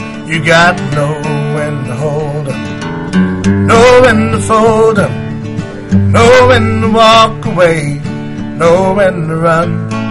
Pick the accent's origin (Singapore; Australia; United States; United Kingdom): United Kingdom; London; I was born in North London, Holloway Road, born in Red. Went to school in Wood Green.